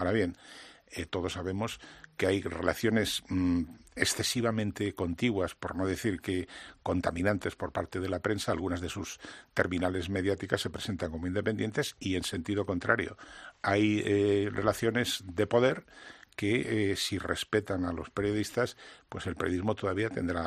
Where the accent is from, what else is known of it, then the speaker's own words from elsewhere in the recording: Valderredible, Cantabria, Spain; soy cántabro, de Valderredible, el Valle del Ebro.